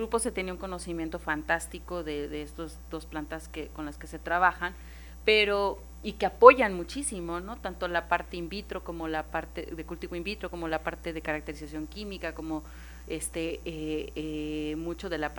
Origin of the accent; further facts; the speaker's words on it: Mexico; yo digo que hasta como mexicanos debemos de trabajar todos los días